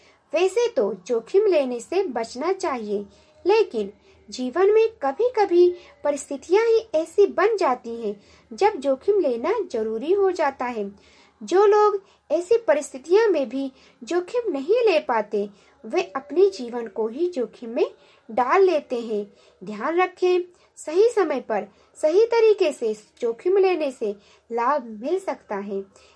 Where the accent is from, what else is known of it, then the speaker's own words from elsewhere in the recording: Gonda, Uttar Pradesh, India; और मैं गोंडा जिले से हूँ।